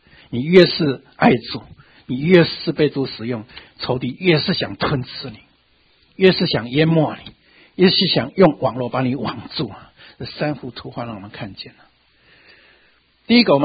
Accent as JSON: {"language": "Chinese", "country": "China", "said": "我们中国人讲到啊，这个很大的祸患或者是坏人带来的祸患"}